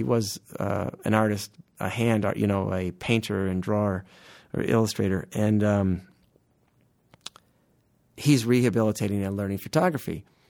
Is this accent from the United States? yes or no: yes; Ann Arbor, Michigan, United States; You know, growing up in Ann Arbor, I have some vague understanding of its importance in the town